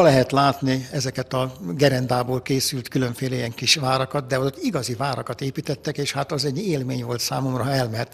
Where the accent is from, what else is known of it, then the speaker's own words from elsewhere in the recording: Pécs, Baranya, Hungary; Pécsett születtem egy igazán katolikus, gyakorló keresztény családban, így Pécs városának szinte majdnem minden templomát már gyerekkoromban végigjártam.